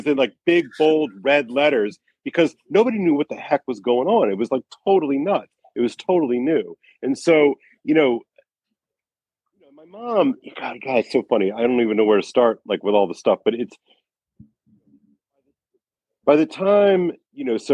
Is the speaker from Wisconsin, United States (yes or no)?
no; Louisiana, United States; And then I go to LSU my freshman year. I'm from Louisiana.